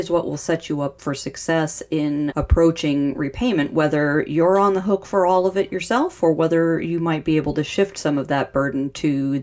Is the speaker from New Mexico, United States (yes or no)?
yes; Santa Fe, New Mexico, United States; You know, Jimmy, I love my hometown of Santa Fe, New Mexico.